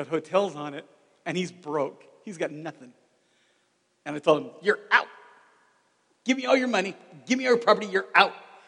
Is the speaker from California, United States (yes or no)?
yes; Los Angeles, California, United States; Now, I grew up in the ghetto. I can say these things. I really did. I grew up in South Central LA.